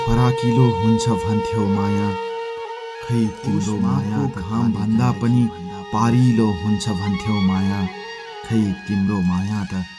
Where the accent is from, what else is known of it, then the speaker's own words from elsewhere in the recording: Rajbiraj, Madhesh Province, Nepal; विक्रम सम्बत 2020 सालमा मेरो जन्म राजविराजमा भएको हो। तराईको ठाउँमा जन्मिएकी म घरकी कान्छी छोरी हुँ।